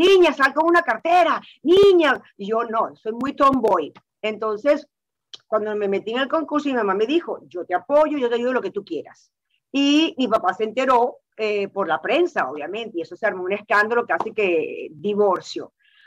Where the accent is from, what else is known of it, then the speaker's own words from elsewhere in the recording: Cuba; born there; En Cuba, que yo nací en Cuba